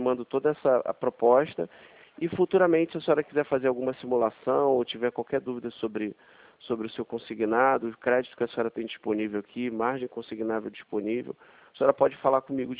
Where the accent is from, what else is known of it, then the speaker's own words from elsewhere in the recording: Rio de Janeiro, Brazil; Não, eu sou do Rio de Janeiro mesmo